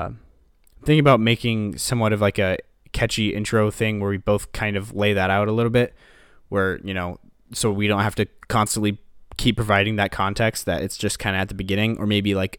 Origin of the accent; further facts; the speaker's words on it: Nebraska, United States; But we're both Nebraska guys because we are both born and raised in Nebraska.